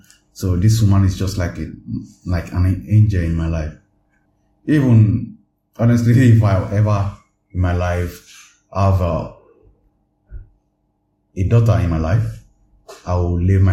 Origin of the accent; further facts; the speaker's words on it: Ekiti, Nigeria; now in Germany; I'm from Nigeria. I'm a Yoruba from Ekiti State.